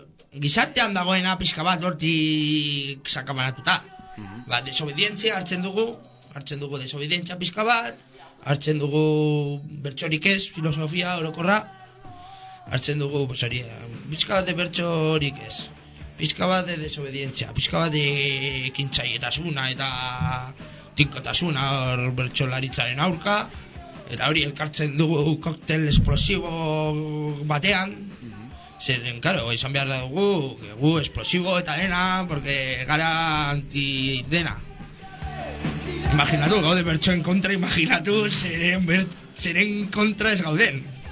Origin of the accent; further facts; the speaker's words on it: Barakaldo, Basque Country, Spain; Basque is a second language; Barakaldokoa naiz